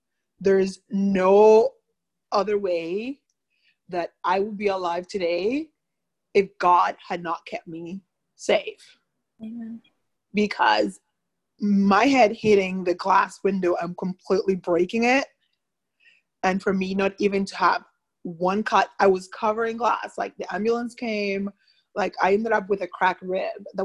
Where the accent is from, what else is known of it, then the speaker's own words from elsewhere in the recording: Cayman Islands; now in Texas, United States; So quick background story. I'm actually from the Cayman Islands. I moved to Texas about 4 years ago.